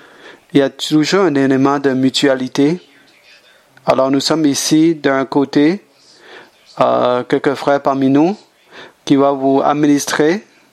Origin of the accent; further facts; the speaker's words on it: California, United States; French is a second language; j'ai grandi en Californie. J'ai fait mes études là-bas.